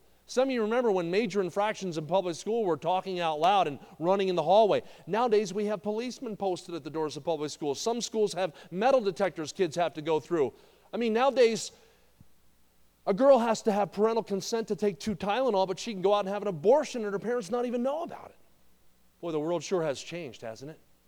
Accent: Kansas City, Missouri, United States; I'm from Kansas City, Missouri, my home church, Eagle Heights Baptist Church.

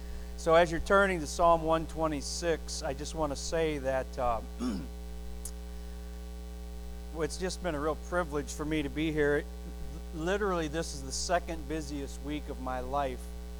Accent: Lanark, Illinois, United States; And I do remember that Brother Larry, he's from Freeport, Illinois, and I'm from Lanark, Illinois, and they're less than 20 miles apart. And so our roots go back to the same place.

